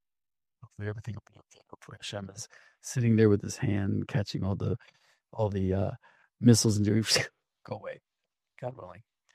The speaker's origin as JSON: {"language": "English", "country": "United States", "tie": "born or raised there", "said": "I grew up in America in the conservative movement."}